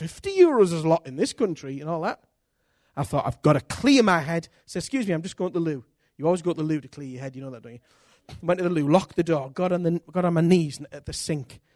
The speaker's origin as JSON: {"language": "English", "country": "United Kingdom", "said": "I'm British. You know, it matters to me."}